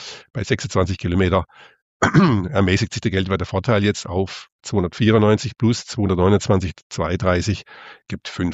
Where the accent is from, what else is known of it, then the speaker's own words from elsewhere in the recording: Baden-Württemberg, Germany; Also ich bin ja Schwabe und ich gebe zu, super Spießer.